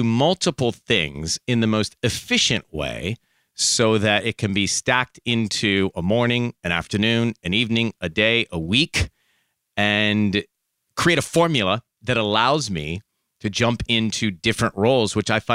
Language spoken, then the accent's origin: English; Atlanta, Georgia, United States; moved away as an adult; now in Los Angeles, United States; I wanted to move to Los Angeles when I was growing up in Atlanta. I had a dream to do that when I was a teenager. I made that dream come true when I was 19, still a teenager.